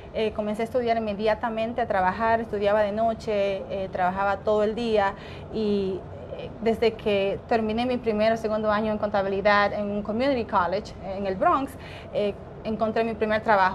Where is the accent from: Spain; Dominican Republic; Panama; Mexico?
Dominican Republic; moved away as an adult; now in United States; Yo nací en la República Dominicana, llegué aquí cuando tenía 19 años. Crecí con tres hermanas, todas muy cercanas.